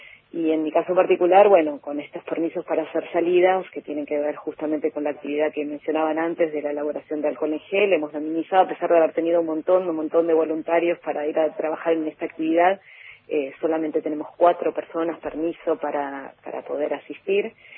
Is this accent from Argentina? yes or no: yes; Buenos Aires, Argentina; born there; now in Bariloche, Argentina; yo nací en Buenos Aires, como muchos y muchas por acá, pero hace 27 años que estoy por acá, con algunos años en el exterior, en el medio, pero sí, con muchísimos años acá en la ciudad.